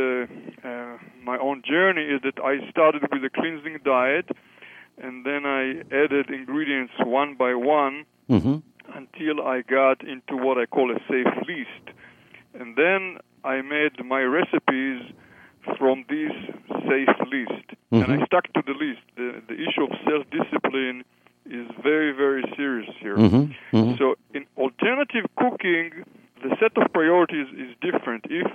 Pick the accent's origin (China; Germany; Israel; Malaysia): Israel; English is a second language; now in United States; before we came to the United States, I'm coming from Israel, for your listeners who are wondering about my accent.